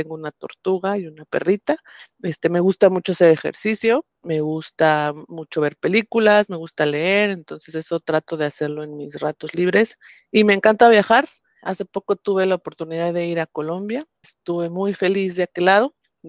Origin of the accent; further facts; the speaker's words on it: Oaxaca, Mexico; soy de México, del sur de México, se llama Oaxaca, el estado. Vivo en el norte con mi esposo